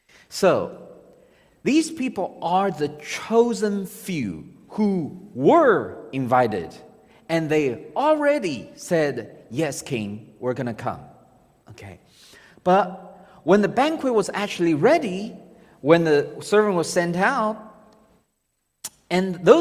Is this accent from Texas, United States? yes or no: yes; Texas, United States; Now, as a Texan, I can hear some of y'all thinking, beef?